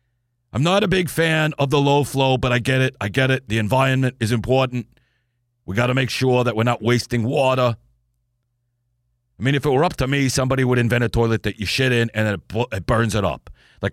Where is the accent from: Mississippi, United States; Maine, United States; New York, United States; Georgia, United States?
New York, United States; Brooklyn; You know, I grew up in Brooklyn. I made a lot of good friends when I was in school